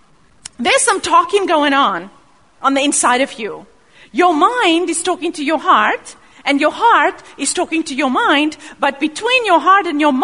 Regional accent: South Africa; I've got freckles. I grew up in South Africa.

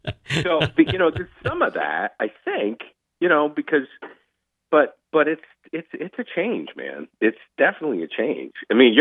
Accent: New England, United States; You know, growing up in New England, and, you know, we've been to other parts of the country

